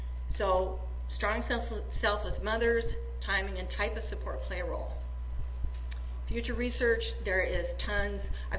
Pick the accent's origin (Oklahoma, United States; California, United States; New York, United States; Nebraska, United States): Nebraska, United States; And I'm from Nebraska, and in Nebraska we have 2 physicians that practice breastfeeding medicine.